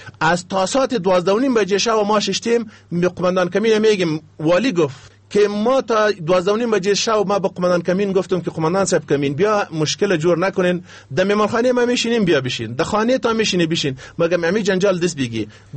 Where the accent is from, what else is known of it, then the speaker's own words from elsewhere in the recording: Afghanistan; ما یک افغان هستیم